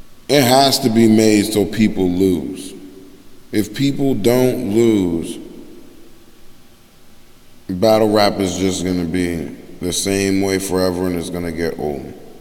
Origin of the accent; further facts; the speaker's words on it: Newark, New Jersey, United States; I was born in Newark, New Jersey. Like, we do love telling motherfuckers we from Newark. No matter where we at, yo, we from Newark, nigga.